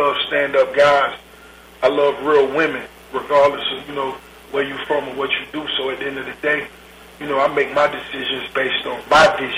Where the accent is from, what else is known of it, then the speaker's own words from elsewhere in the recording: Miami, Florida, United States; I see different parallels from stories I've seen in the streets growing up in Miami.